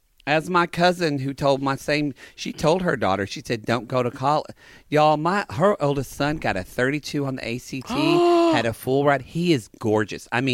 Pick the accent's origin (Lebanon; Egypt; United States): United States; Lone Grove, Oklahoma; I'm from Lone Grove, and we call it Grove Mart.